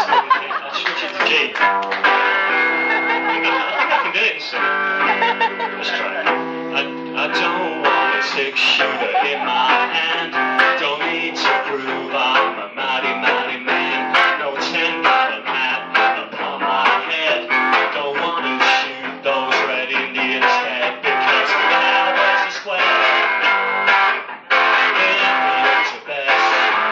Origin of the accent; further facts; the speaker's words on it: South East England, United Kingdom; I come from Kent in England, and that's like it's pretty near to where … comes from anyway.